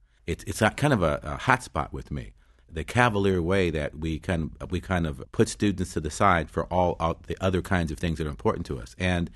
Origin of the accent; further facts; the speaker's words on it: Detroit, Michigan, United States; At my hometown, so I track it closely.